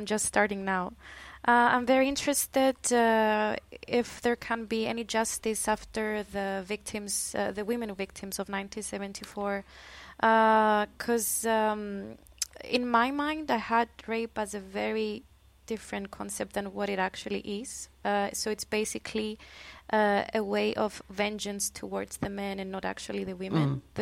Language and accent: English; Cyprus; English is a second language; even my age growing up in Cyprus